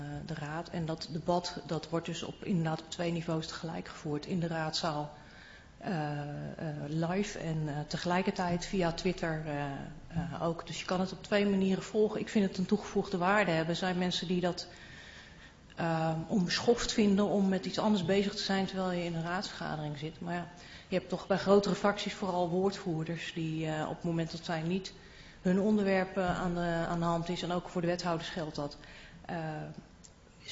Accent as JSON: {"language": "Dutch", "region": "Utrecht", "country": "Netherlands", "said": "Ik ben van Utrecht."}